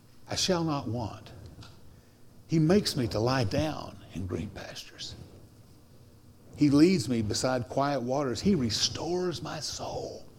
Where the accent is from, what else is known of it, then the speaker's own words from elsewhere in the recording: Tennessee, United States; I grew up in East Tennessee, in the mountains, not really in the mountains, but surrounded by mountains. But we lived in the Holston Valley.